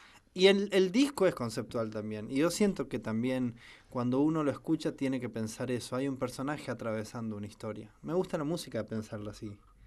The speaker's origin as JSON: {"language": "Spanish", "region": "Buenos Aires", "country": "Argentina", "tie": "born or raised there", "also_born_or_lived": "La Banda", "said": "es que sí he vivido prácticamente toda mi infancia en Buenos Aires"}